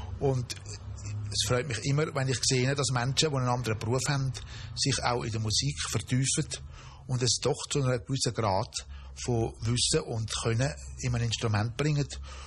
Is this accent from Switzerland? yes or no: yes; Switzerland; als Schweizer habe ich eine ganz grosse Vorliebe zum Liedwerk